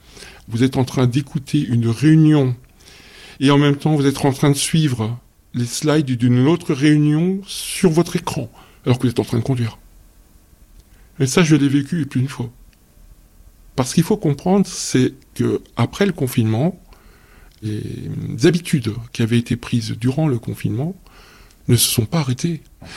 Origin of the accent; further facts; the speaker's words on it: France; je suis un bon français franchouillard